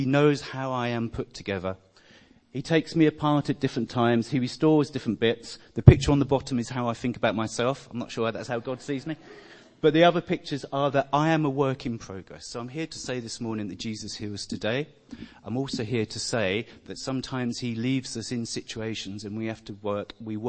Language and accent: English; South East England, United Kingdom; accent: Kent; It made me be unsure of who would take me the way I spoke and might take my accent seriously. A very hard Kent accent at the time.